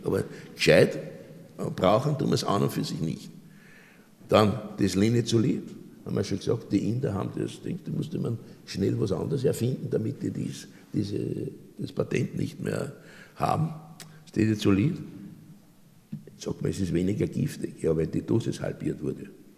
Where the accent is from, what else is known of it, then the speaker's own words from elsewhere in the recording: Austria; Nicht wir als Österreicher